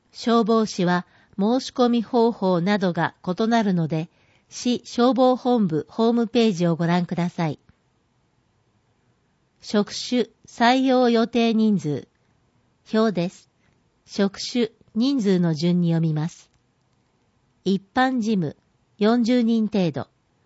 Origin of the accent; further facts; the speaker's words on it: Rikuzentakata, Iwate, Japan; 震災直後、私は生まれ故郷の岩手県陸前高田市に向かい